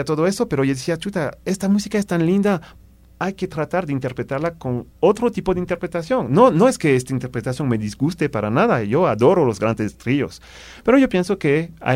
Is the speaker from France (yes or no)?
yes; France; Spanish is a second language; Yo como francés, igual era la única forma para mí de interpretar esta música.